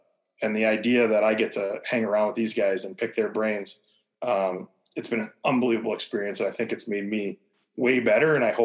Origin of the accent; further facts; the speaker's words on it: Canada; I grew up in Canada, didn't have a ton.